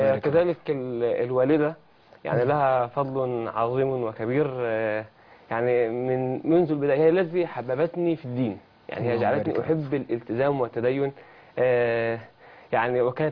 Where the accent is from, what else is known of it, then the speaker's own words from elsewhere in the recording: El Hamool, Kafr El Sheikh Governorate, Egypt; في بلدتي مركز الحمول المحافظة كفر الشيخ